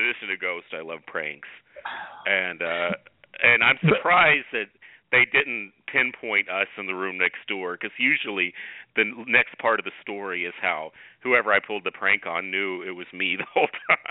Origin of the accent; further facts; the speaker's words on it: Tulsa, Oklahoma, United States; I grew up in Tulsa, and there was a gay park.